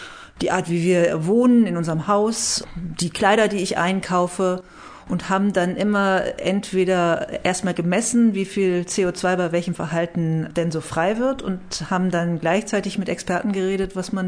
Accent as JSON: {"language": "German", "town": "Iserlohn", "region": "North Rhine-Westphalia", "country": "Germany", "tie": "born or raised there", "also_born_or_lived": "Bavaria, Germany", "said": "Aber wenn man mich fragt, wo ich herkomme, sage ich immer aus Iserlohn. Ich habe in Bayern nur 2 Wochen gelebt und bin in Iserlohn zur Schule gegangen und fühle mich, wenn irgendwo zu Hause, dann tatsächlich hier."}